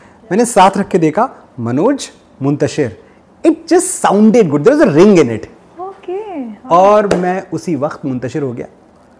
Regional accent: Gauriganj, Uttar Pradesh, India; मेरा शहर गांव, तब तो गांव था गौरीगंज

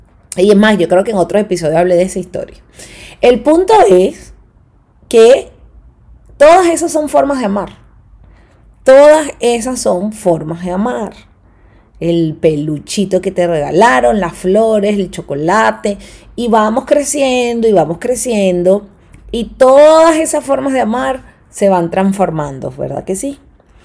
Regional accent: Venezuela; now in Peru; En el momento que yo salí de Venezuela, me mudo a Perú

